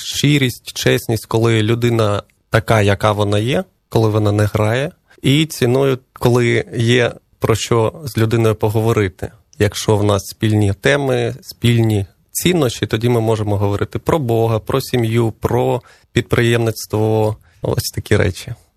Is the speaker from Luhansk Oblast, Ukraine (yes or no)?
yes; Luhansk, Luhansk Oblast, Ukraine; born there; Народився я в Луганську, в Україні.